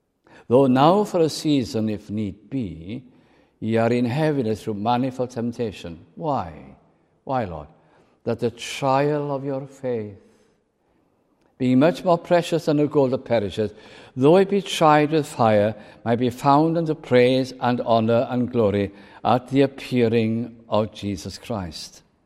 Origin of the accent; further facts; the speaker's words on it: Wales, United Kingdom; also born or lived in Lancashire; where I was brought up in North Wales and then in Lancashire